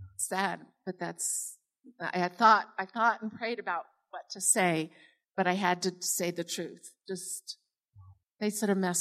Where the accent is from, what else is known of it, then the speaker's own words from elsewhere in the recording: New York City, New York, United States; And I grew up in New York City, where it's a melting pot, and you know, you're around all different types of people.